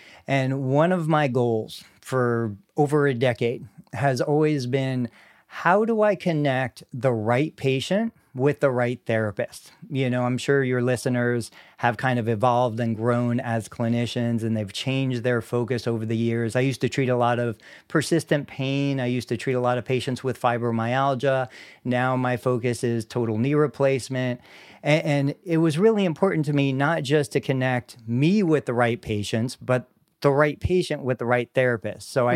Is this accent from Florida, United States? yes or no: yes; Sarasota, Florida, United States; I grew up down in Sarasota, Florida.